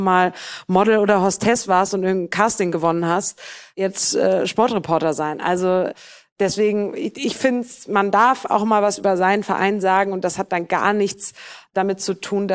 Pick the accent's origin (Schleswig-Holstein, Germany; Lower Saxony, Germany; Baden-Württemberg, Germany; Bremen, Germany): Bremen, Germany; now in Cologne, Germany; Bei uns in Bremen haben wir immer Wegbier gesagt.